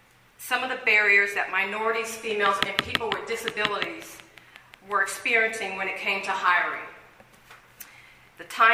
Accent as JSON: {"language": "English", "town": "Jacksonville", "region": "Florida", "country": "United States", "tie": "born or raised there", "said": "I grew up right here in Jacksonville, in this great community, and I still have a lot of family and friends that are still here."}